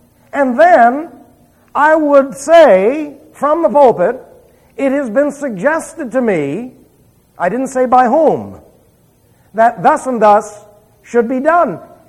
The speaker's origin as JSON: {"language": "English", "town": "New York City", "region": "New York", "country": "United States", "said": "Well, I came from New York City, by the way. Oh, that explains it. Damn Yankee. Well, I have to confess, I was born in the East and the Northeast"}